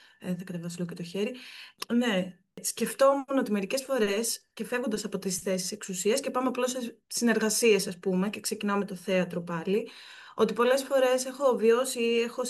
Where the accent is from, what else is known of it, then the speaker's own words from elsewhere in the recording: Thessaloniki, Central Macedonia, Greece; Εγώ επειδή είμαι από τη Θεσσαλονίκη